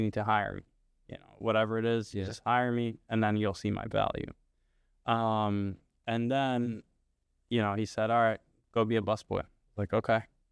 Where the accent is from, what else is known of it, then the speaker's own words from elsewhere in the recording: Pennsylvania, United States; So I grew up in Bucks County. Went to Pensbury High School